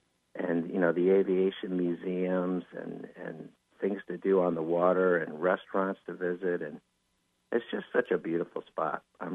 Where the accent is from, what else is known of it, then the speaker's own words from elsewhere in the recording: Ithaca, New York, United States; I grew up in Ithaca, outside of Ithaca and Dryden. I went to high school in Dryden and just loved the Finger Lakes